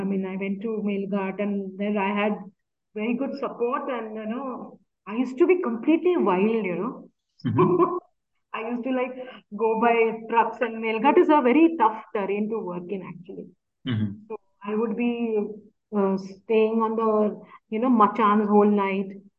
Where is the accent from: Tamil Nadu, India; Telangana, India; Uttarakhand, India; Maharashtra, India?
Maharashtra, India; Mumbai; Maybe they connected me with him because I was also from Mumbai.